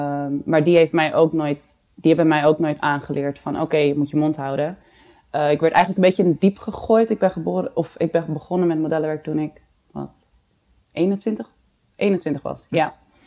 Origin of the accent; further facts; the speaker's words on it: Amsterdam, North Holland, Netherlands; ik ben geboren getogen in Amsterdam. Ik heb er nog steeds een huis, maar ik werkte amper in Nederland.